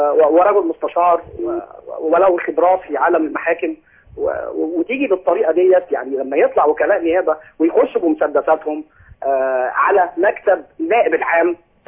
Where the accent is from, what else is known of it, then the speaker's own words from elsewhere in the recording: Alexandria, Alexandria Governorate, Egypt; من اسكندرية واعتقد ان احنا تقابلنا انا وانت